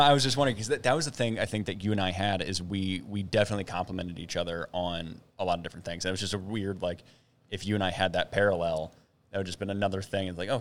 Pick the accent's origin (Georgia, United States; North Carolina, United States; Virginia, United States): Virginia, United States; born there; I was born in Virginia.